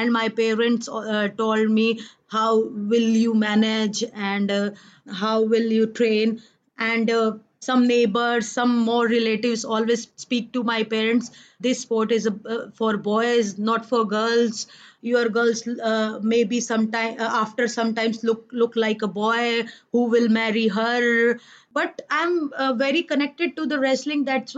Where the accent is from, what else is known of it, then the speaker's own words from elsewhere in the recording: India; English is a second language; I'm first Indian woman to win Olympic bronze.